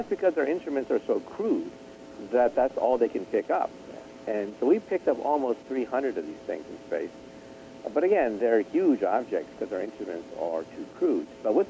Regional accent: California, United States; Well, when I was a child growing up outside San Francisco, I used to visit the Japanese tea garden

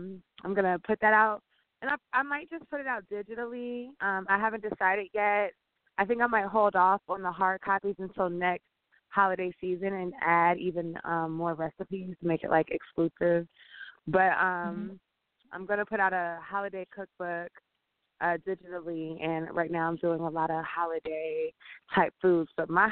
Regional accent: Louisiana, United States; You know, I'm a little ratchet because I'm from Louisiana.

